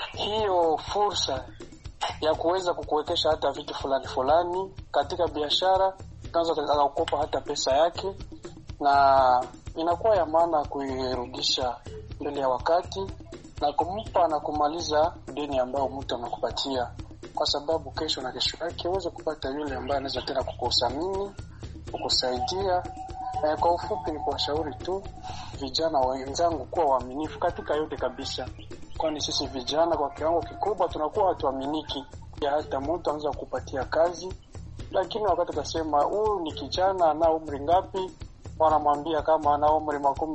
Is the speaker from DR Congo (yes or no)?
yes; Goma, North Kivu, DR Congo; Natoka mjini Goma, ni mashariki mwa nchi ya Jamhuri ya Kidemokrasia ya Kongo.